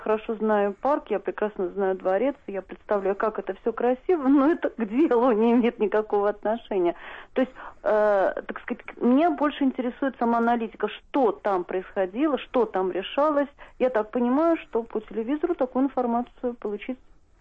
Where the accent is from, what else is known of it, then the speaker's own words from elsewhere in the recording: Saint Petersburg, Russia; Я не просто петербурженка, я живу в Петергофе.